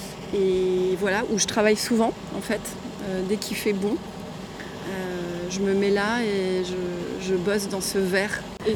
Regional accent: Paris, Île-de-France, France; moved away as an adult; now in Montpellier, France; Moi, je suis arrivée il y a une dizaine d'années sur Montpellier. Je suis parisienne de naissance et j'ai vécu à Paris 35 ans, je crois, à peu près.

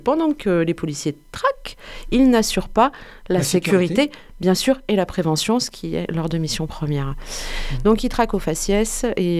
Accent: Dunkerque, Hauts-de-France, France; je viens justement du Nord, de Dunkerque, non pas de la gare du Nord, mais de Dunkerque.

